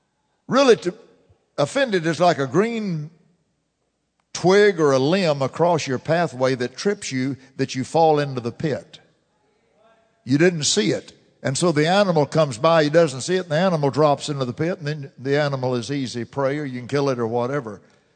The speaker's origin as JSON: {"language": "English", "town": "Fort Worth", "region": "Texas", "country": "United States", "tie": "born or raised there", "said": "See, living in Fort Worth, I was born in Harris Hospital. I've lived in Fort Worth, my family, all my life."}